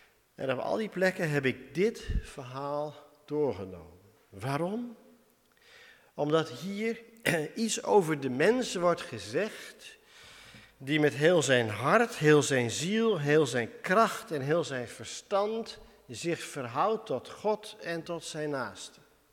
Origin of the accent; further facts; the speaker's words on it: Winschoten, Groningen, Netherlands; we zijn samen opgegroeid in Winschoten.